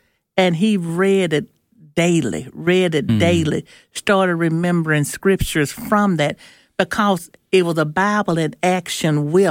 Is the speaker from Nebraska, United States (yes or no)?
no; Nellaton, Mississippi, United States; I'm from Nellaton, Mississippi.